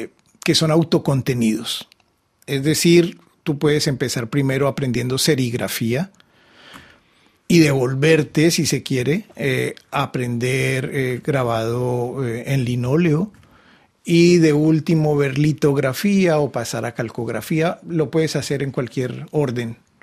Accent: Bogotá, Colombia; born there; Sí, soy nacido en Bogotá en el año 63

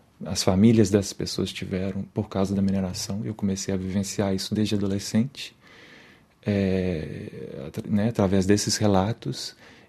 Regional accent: Belo Horizonte, Minas Gerais, Brazil; E a gente, como mineiros, eu acho que a gente vê essa lama invisível sempre, né, de alguma forma. A gente vê os impactos indiretos da mineração. E olha que eu cresci na capital

